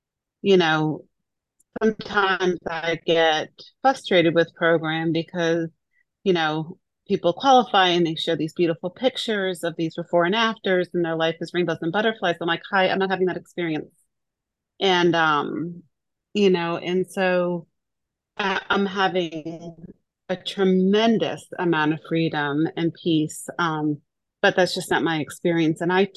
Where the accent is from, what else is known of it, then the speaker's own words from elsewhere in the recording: Atlanta, Georgia, United States; And Cody, I'm also from Atlanta. So you have Atlanta on your screen. So I'm north of the city.